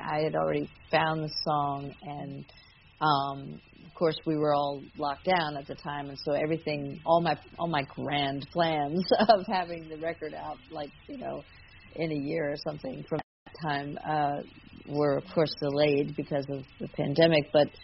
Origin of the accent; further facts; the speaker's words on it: West Virginia, United States; this song specifically is about the direct targeting to my home state of West Virginia from around the early 2000s.